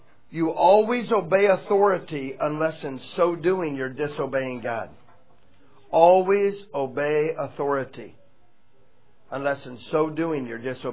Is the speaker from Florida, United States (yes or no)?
yes; Florida, United States; When I grew up in Florida